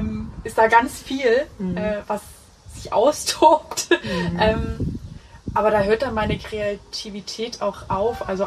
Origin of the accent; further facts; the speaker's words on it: Saxony, Germany; in der Nähe von Dresden, weil es meine Heimat ist